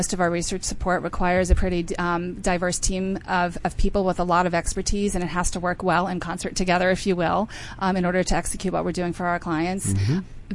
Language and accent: English; Pittsburgh, Pennsylvania, United States; I'm from Pittsburgh, Pennsylvania.